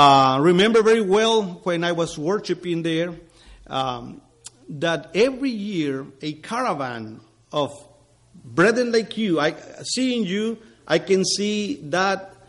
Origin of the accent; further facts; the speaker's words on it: Mexico; I grew up in Mexico. I've been a member of the church since I was 12 years old.